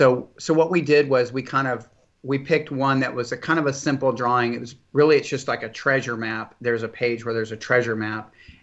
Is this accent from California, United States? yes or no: no; Houston, Texas, United States; Well, I'm from Houston, Texas. I'm born and raised in Houston. I still live here today.